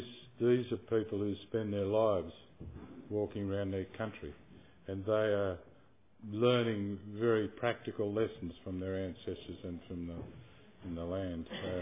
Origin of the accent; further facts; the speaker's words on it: Australia; When I said about being an Australian, one illustration of that is that virtually every summer some of our people die from fires on the edge of capital cities.